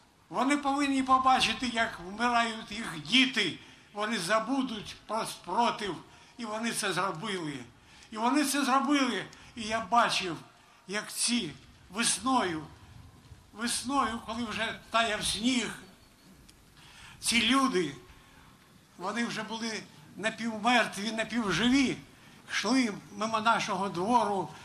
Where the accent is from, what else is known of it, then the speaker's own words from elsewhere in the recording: Donbas, Ukraine; я з Донбасу, 2 роки тому, я добре знаю, що там проходило, що там відбувалося за 65 років життя і роботи на Донбасі.